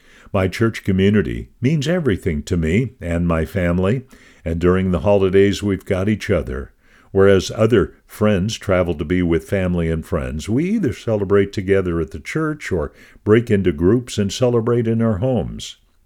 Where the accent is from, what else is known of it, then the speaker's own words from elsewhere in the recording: Tanzania; first language Swahili; English is a second language; now in Minnesota, United States; First, they spoke Tanzanian Kiswahili, which is my mother tongue, and services started at 2 p.m.